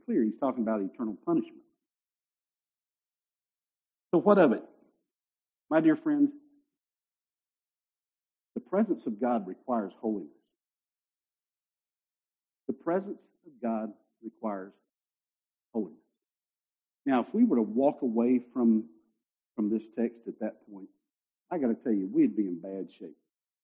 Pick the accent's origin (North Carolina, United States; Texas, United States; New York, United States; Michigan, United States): North Carolina, United States; Again, I can say that. I'm from North Carolina.